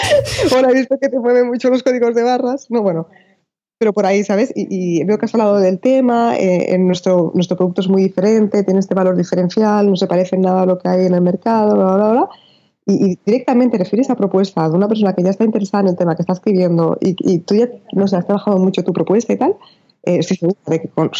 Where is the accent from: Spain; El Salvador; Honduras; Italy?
Spain; yo soy española